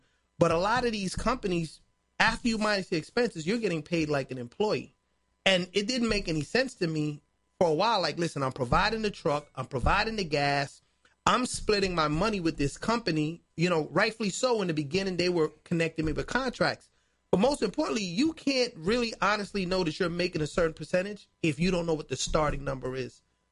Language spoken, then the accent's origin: English; New York, United States; And I'm from New York on top of that.